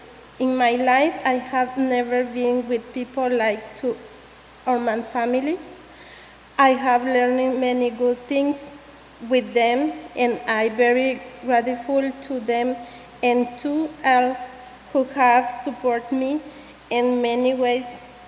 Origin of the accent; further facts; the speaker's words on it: Guatemala; now in United States; I am from Guatemala.